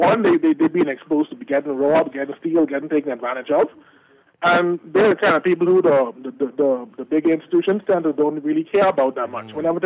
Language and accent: English; United States; You just mentioned how Americans, when they're in any situation, I'm American, they got that country backing them, right?